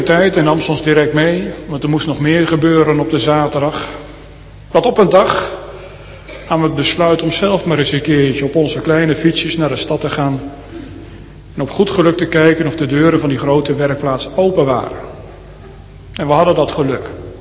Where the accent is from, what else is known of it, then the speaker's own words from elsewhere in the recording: Harderwijk, Gelderland, Netherlands; Opgegroeid in Harderwijk, met een monumentale binnenstad, niet meer compleet.